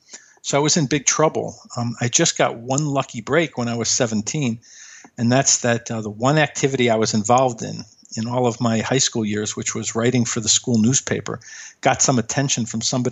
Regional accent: Chicago, Illinois, United States; Yeah, I grew up in Chicago.

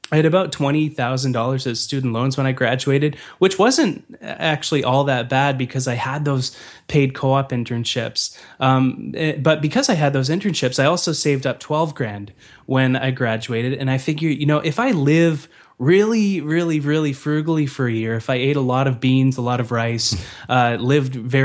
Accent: Red Deer, Alberta, Canada; born there; I was born in Red Deer. It's like 2 hours away, dude.

